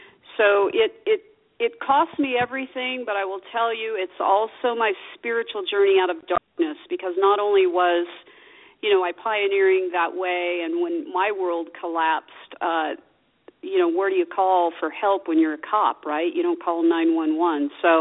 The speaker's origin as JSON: {"language": "English", "town": "Las Vegas", "region": "Nevada", "country": "United States", "tie": "born or raised there", "said": "So I was about 5 years old when we got here. So this is my hometown. I grew up in Las Vegas."}